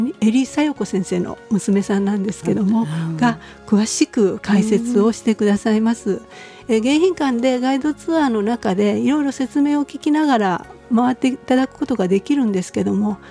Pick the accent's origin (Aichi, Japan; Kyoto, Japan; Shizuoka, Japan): Kyoto, Japan; born there; 私たちは京都に生まれて